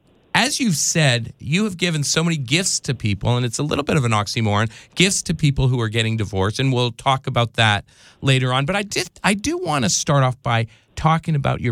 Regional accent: Canada; I am Canadian.

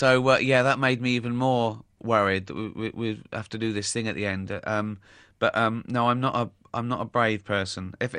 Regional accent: United Kingdom; That's because we're British.

